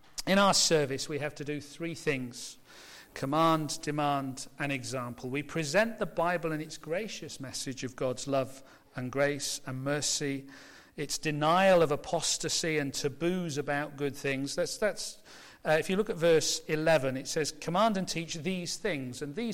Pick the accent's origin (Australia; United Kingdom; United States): United Kingdom; England; We're no good at this, are we, because we're English?